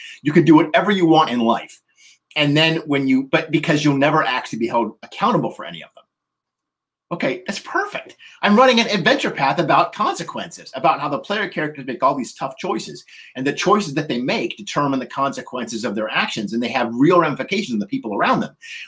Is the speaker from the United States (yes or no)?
yes; Nevada, United States; I grew up in Nevada, and L. Ron Hubbard, who founded Scientology, you know, lived like, you know, an hour's drive from my house.